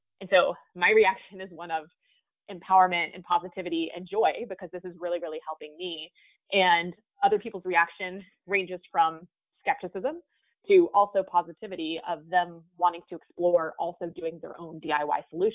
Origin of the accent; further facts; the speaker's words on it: United States; But I am American. I live in the United States.